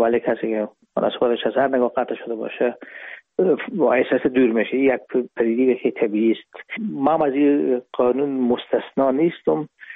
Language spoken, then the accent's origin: Persian; Herat, Afghanistan; moved away as an adult; now in Hamburg, Germany; ما رفتیم از کابل به هرات و پیش که فاکولته رو پایان برسانیم یا دیپلم بگیریم از هرات از طریق زمینی داخل مرز ایران شدیم، از مرز ایران گذشتیم و داخل پاکستان و از پاکستان قاچقی آمدیم به آلمان. میشد سال 1369 که ما به هامبورگ رسیدیم که باشه 1990.